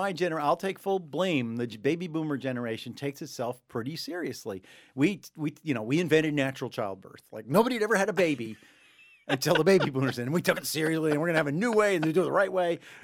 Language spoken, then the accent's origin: English; Armonk, New York, United States; I grew up in Armonk, New York, suburb of New York City. I was born in 47, grew up in the 50s and 60s there.